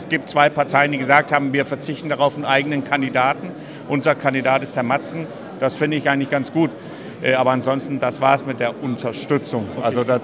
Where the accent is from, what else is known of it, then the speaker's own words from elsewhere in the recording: Rostock, Mecklenburg-Vorpommern, Germany; also born or lived in Copenhagen, Denmark; Ich bin Rostocker, ich bin zwar in Kopenhagen geboren, aber es sind ja keine 150 Kilometer von hier weg